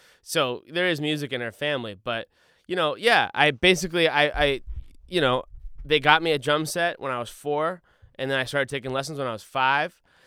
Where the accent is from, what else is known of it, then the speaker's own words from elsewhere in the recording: Boston, Massachusetts, United States; So, but yeah, I'm from Boston. Boston's always will be my home at heart.